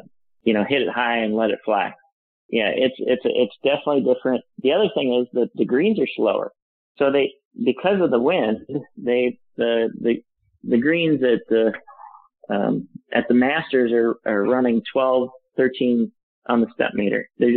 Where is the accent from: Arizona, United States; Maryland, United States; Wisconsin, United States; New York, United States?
Arizona, United States; Phoenix; Well, a guy growing up in Phoenix, Arizona, I'm not used to wind or clouds for that matter.